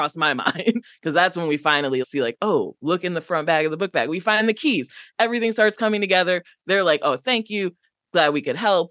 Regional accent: Midwest, United States; And I'm from the Midwest, so I knew a bit about camping

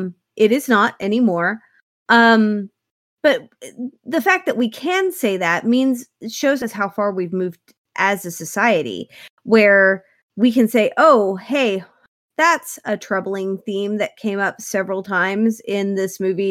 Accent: Ponca City, Oklahoma, United States; So I grew up in Ponca City, which is a city that no one knows of, and it's not a real city, but it's a fairly large community in Oklahoma, for Oklahoma.

